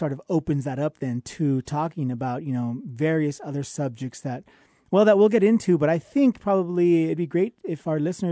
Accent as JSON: {"language": "English", "town": "Fresno", "region": "California", "country": "United States", "tie": "born or raised there", "said": "She's been influenced by even some of my own favorite writers from my hometown of Fresno."}